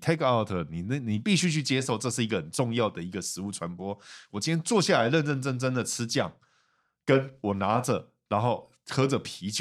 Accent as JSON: {"language": "Chinese", "town": "Changhua", "region": "Changhua County", "country": "Taiwan", "tie": "born there", "lives_now": "Taichung, Taiwan", "said": "我是在台中，我是彰化出生的，所以我是彰化四派，不是二林派。"}